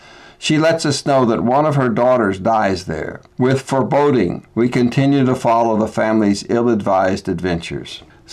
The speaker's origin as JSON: {"language": "English", "town": "Amarillo", "region": "Texas", "country": "United States", "said": "from Amarillo, Texas."}